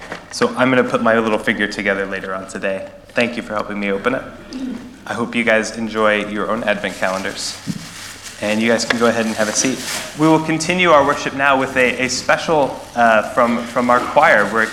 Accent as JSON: {"language": "English", "country": "United States", "said": "See, I'm from America and we have Thanksgiving, so you're not allowed to get excited about Christmas until after Thanksgiving."}